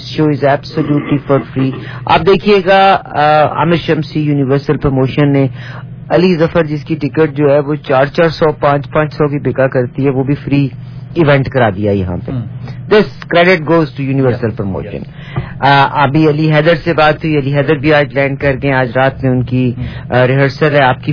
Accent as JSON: {"language": "Urdu", "country": "Pakistan", "said": "میں بھی پاکستانی ہوں"}